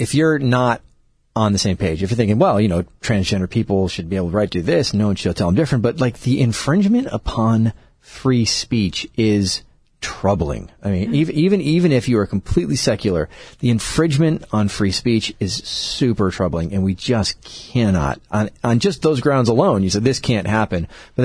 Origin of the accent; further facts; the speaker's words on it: California, United States; Here's the deal, California, and I'm a Californian, I'm going to speak to this.